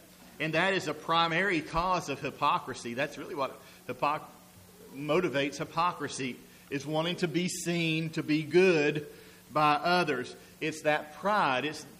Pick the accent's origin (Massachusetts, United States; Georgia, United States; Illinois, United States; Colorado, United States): Georgia, United States; Columbus; When we were growing up in Columbus, Georgia, my sister almost died when she was born.